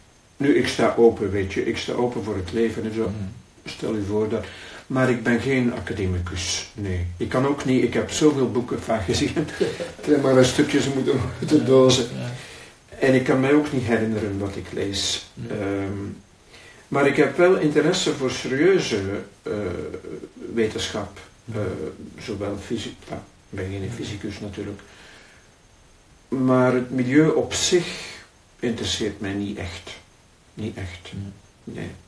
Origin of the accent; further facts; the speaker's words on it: Ghent, Flanders, Belgium; born there; mijn vader die was van Zeelen, mijn moeder, haar ouders waren van West-Vlaanderen. Maar ik ben in Gent geboren.